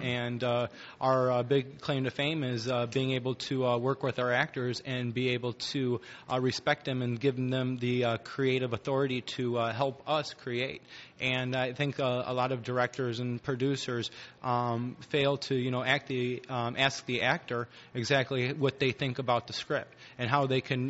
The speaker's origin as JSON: {"language": "English", "town": "Malibu", "region": "California", "country": "United States", "tie": "born or raised there", "also_born_or_lived": "Chicago, United States", "said": "Well, I was born in Chicago. I moved out to California. I was raised in Malibu, California."}